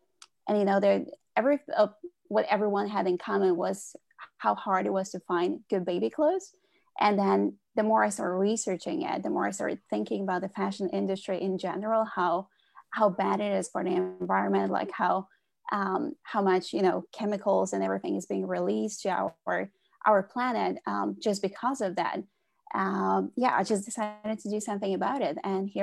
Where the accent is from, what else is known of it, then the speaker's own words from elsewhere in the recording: Norway; because I'm from Norway. I grew up in Norway.